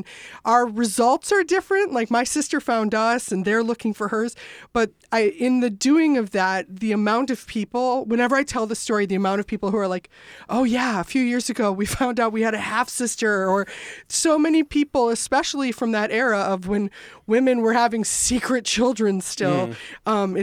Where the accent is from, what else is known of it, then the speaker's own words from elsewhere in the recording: Minnesota, United States; because I am from Minnesota, and I was born in January.